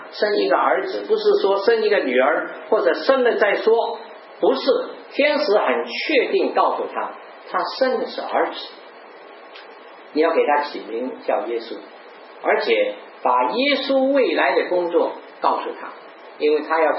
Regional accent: Guangdong, China; 我们广东人说大头菜吃得多晚上多梦

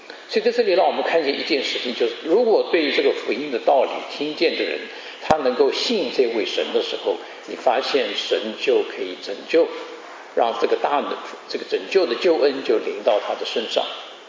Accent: China; 我们中国人讲过犹不及啊

